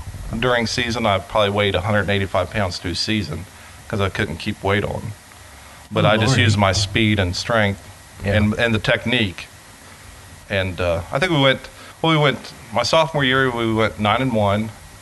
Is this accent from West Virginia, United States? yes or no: yes; Newark, West Virginia, United States; also born or lived in Freeport; We lived in Ritchie County, then we moved to Freeport. Yeah. Lived there probably till I was 8, and then we moved over to Newark.